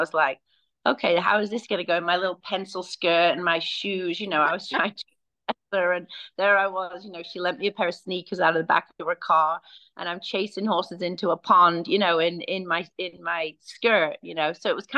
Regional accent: United States; born there; I was fortunate that I was born in the United States when my parents were here. My father had a career here.

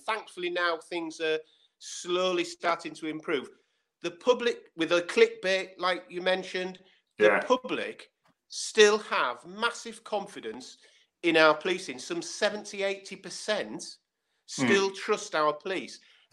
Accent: Yorkshire and the Humber, United Kingdom; I mean, as a Yorkshireman who drinks countless supplies of tea

